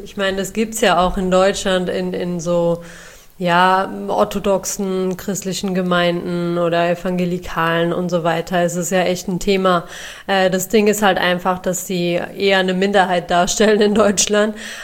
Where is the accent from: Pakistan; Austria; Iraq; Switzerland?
Pakistan; ich komme ja aus Pakistan